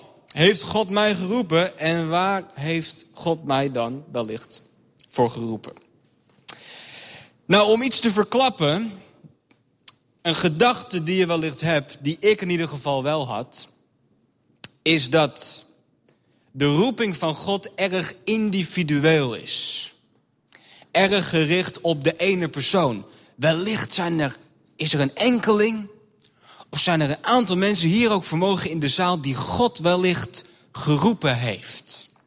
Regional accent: Heerhugowaard, North Holland, Netherlands; En ik kom uit Heerhugowaard.

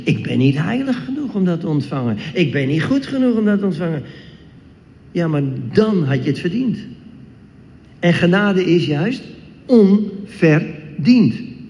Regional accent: Diemen, North Holland, Netherlands; born there; Mijn broer en ik, we zijn geboren in Diemen.

